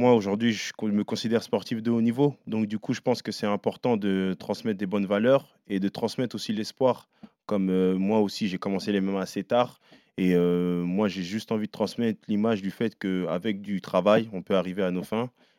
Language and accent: French; Guinea; c'est un sponsor de mon pays d'origine, la Guinée-Conakry.